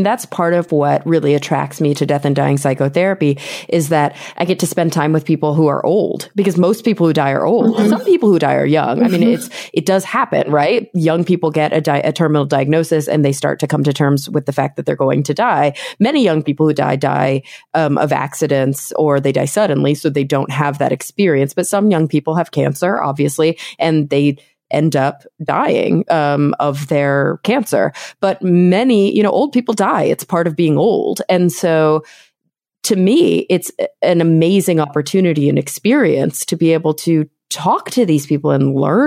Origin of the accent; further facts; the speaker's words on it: Plano, Texas, United States; No way. That's where I grew up. I grew up in Plano, Texas, right outside of Dallas.